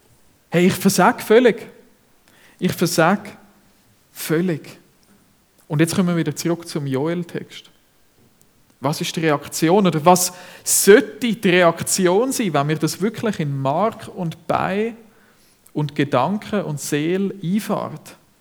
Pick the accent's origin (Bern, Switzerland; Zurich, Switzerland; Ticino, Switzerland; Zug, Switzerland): Zurich, Switzerland; Ich bin ja als Zürcher nicht im katholischen Kontext aufgewachsen.